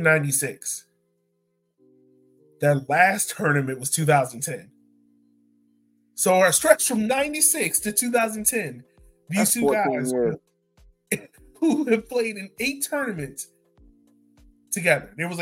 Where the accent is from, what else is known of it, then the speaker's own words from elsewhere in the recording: Jamaica; now in United States; Gold Cup, we know a lot about it because we live here in America. You're Haitian, I'm Jamaican.